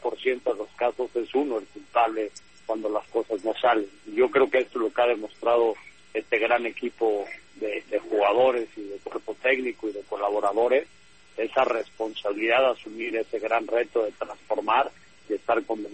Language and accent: Spanish; Mexico; yo soy de México